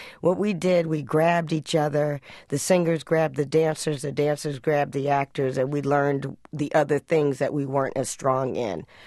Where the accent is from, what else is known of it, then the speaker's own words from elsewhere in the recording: Atlanta, Georgia, United States; I grew up in Atlanta across the street from Morehouse College, actually.